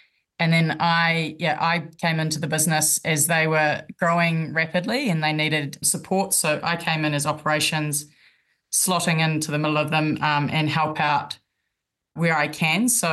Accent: Central Hawke's Bay, Hawke's Bay, New Zealand; I'm from Central Hawke's Bay, which is on the east coast of the North Island of New Zealand

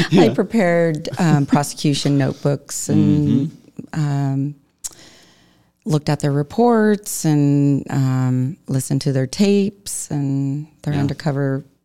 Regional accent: Wyoming, United States; after I graduated from college and growing up in Wyoming, you know, I really didn't know anything about U.S. Fish and Wildlife Service.

